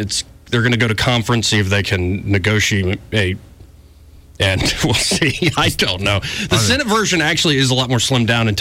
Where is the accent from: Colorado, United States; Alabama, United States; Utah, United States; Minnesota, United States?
Alabama, United States; something about seeing Montgomery, Alabama at the top left of the screen had this Auburn grad rooting for my hometown senator like a bammer.